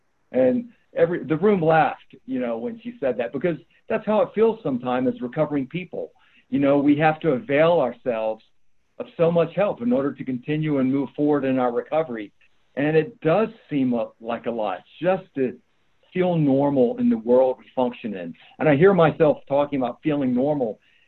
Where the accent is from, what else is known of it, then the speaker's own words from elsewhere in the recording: North Carolina, United States; also born or lived in New York / Fort Lauderdale; geographical moves from New York to Fort Lauderdale, back to New York, and now in North Carolina in my hometown, all done solvently.